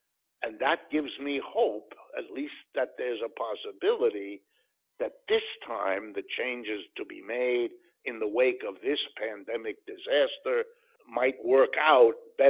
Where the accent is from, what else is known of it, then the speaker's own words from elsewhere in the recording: Youngstown, Ohio, United States; born there; I was born in Youngstown, Ohio. My father worked in a steel mill when I was born because they used to have those there in that part of the country at that time.